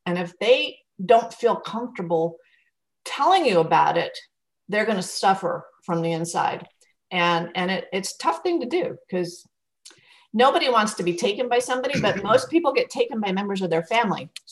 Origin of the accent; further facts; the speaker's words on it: New England, United States; I grew up in New England